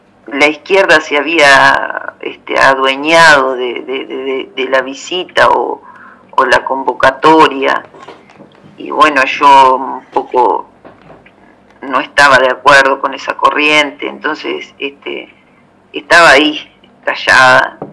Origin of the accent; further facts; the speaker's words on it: San Ramón, Canelones, Uruguay; yo soy de San Ramón, de Canelones